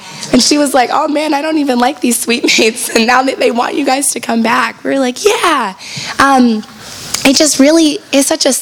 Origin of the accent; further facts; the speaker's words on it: the South, United States; I'm not from this area. I'm from the South. And if you've ever been to the South, it's a lot different than this area. And when I came to school up here, I really had a culture shock